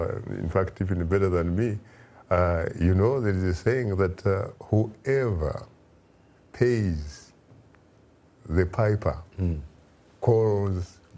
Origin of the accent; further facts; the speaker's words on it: Kabale, Western Region, Uganda; that's the reason why I always say I'm a kid from Kabale.